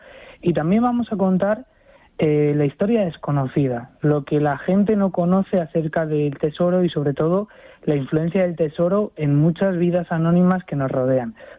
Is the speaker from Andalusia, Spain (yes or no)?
no; Salamanca, Castile and León, Spain; yo mismo soy de Salamanca